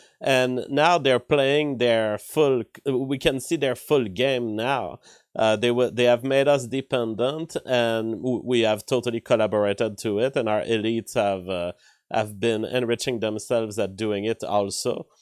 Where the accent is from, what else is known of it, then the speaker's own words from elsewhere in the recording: Canada; I'm a Canadian.